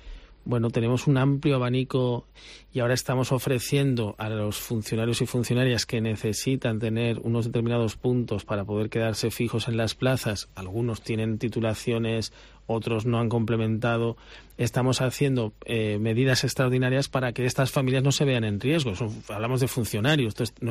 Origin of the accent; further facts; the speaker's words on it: Spain; vengo, se notará por el acento, vengo de Península.